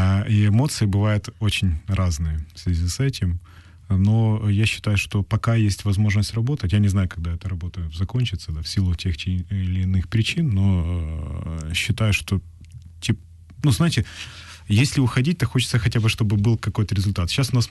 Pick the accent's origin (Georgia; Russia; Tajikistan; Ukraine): Ukraine; Ivano-Frankivsk, Ivano-Frankivsk Oblast; Да, я сам из Ивано-Франковска, да.